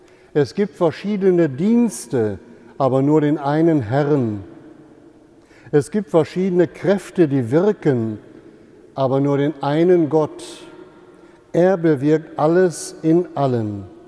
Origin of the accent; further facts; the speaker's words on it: Rheine, North Rhine-Westphalia, Germany; ich kann mich noch gut erinnern an die Zeit, wo wir in meiner Heimatstadt in Rheine im Elternhaus das erste elektrische Bügeleisen bekamen.